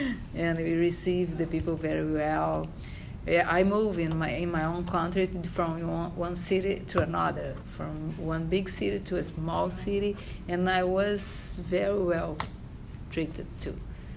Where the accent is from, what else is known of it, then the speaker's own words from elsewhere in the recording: Rio de Janeiro, Brazil; I am from Rio de Janeiro. It's a small city because São Paulo is bigger than Rio.